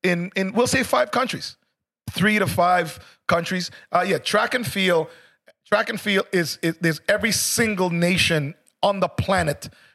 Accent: Jamaica; I'm Jamaican from the country.

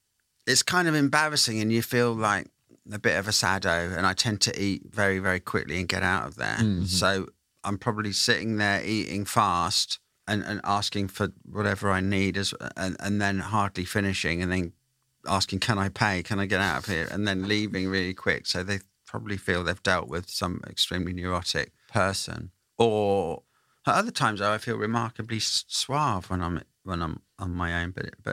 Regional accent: Derby, East Midlands, United Kingdom; I'm from Darbsbondon. Derby originally.

